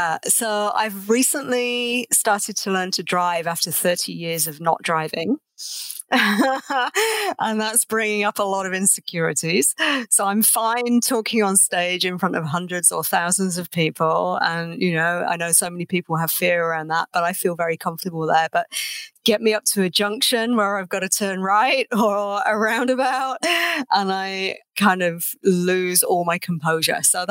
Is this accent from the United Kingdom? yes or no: yes; England, United Kingdom; Tea. I'm English.